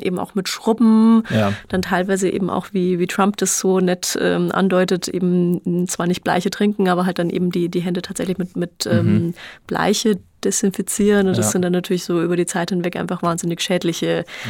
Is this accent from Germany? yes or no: yes; Germany; Ich meine, wir als Deutsche müssen ja da sowieso super vorsichtig sein